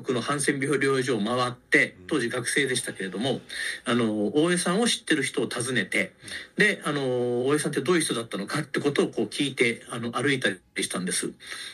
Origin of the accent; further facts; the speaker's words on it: Sukumo, Kochi, Japan; 僕も高知県の出身で